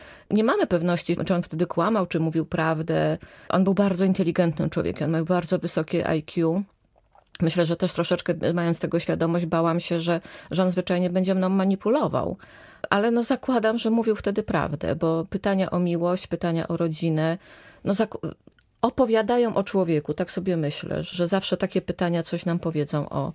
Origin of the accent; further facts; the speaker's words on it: Pabianice, Łódź Voivodeship, Poland; takie same bloki jak w Pabianicach. Ja jestem z Pabianic i takie było porównanie.